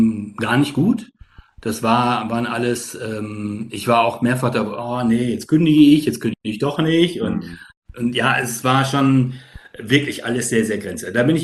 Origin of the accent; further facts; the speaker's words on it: Germany; Da bist du da als Deutscher in einem, also in dem Land Schweiz, ja, also dem Schweizer, der Schweizer Niederlassung und auch schon mal wieder schwierig, ja.